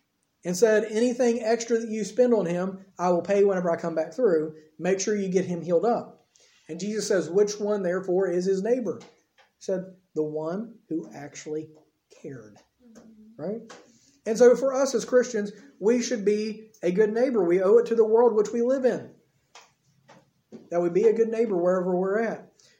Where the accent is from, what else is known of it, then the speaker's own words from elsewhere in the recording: United States; now in Ireland; It's funny for me, being an American living in Ireland